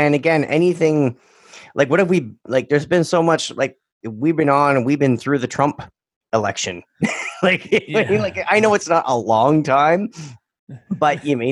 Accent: Canada; obviously I'm Canadian.

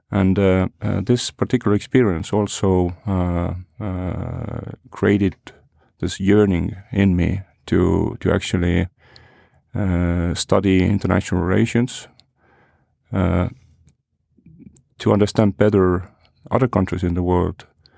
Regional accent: Estonia; I grew up in Estonia during the 1970s, 1980s, 1990s.

